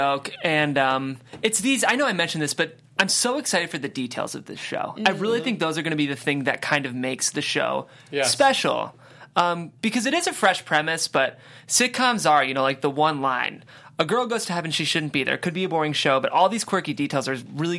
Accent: Cleveland, Ohio, United States; I'm from Cleveland.

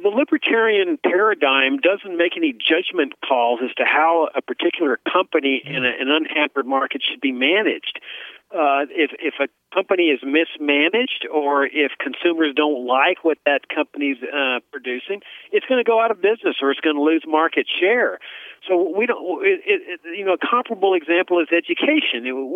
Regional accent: Laredo, Texas, United States; I grew up in Laredo, Texas, right on the border. And right across the river was Nuevo Laredo, Mexico.

